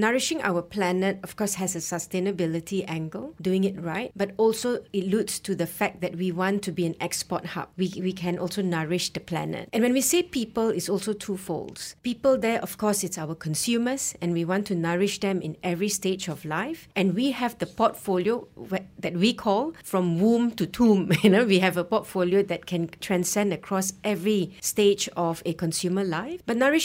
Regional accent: Malaysia; I'm a Malaysian myself.

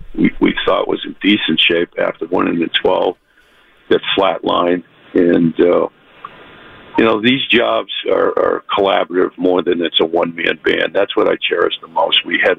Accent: New England, United States; I'm an East Coaster, a New England, person as I grew up. So I'm used to the noise.

